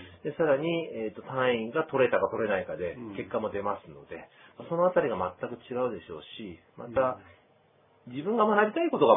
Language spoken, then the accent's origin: Japanese; Osaka, Japan; 私、大阪出身なんですけども、大阪にいる頃から憧れの土地といいますか、私、もともと、沖縄系とか琉球系の、血が入って、